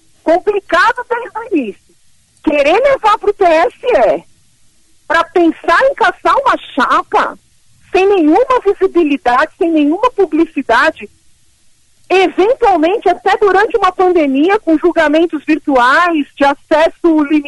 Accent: Brazil; Então, eu hoje estou sofrendo muito, muito, muito como brasileira

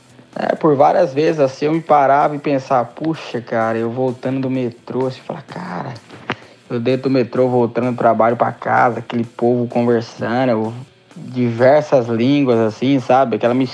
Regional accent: Brazil; pretendo retornar pro Brasil ainda esse ano e recomeçar uma nova fase da minha vida aí, né, Rodrigo? Recomeçar a minha vida aí no meu país de origem.

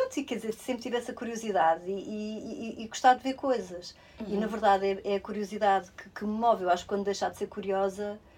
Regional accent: Vila Real, Portugal; E saí de Vila Real, de onde eu sou, portanto, tinha que ir para Lisboa logo.

